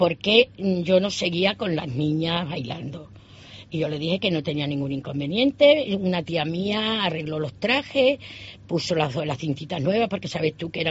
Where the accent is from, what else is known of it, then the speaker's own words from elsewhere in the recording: Cáceres, Extremadura, Spain; yo y mi familia, creo que de las pocas cacereñas que hay